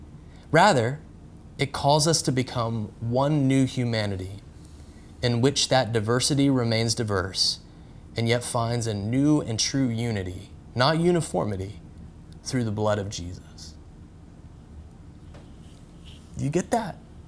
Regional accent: Georgia, United States; I grew up in the South, in Georgia, and there are many churches around where I grew up

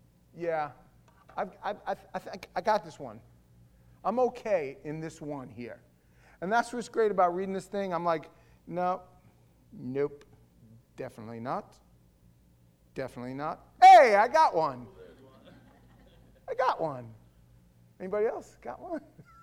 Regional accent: New York City, New York, United States; I grew up in New York, and there's not that many white people in certain areas, and a lot of white people in other areas, and a lot of Hispanic.

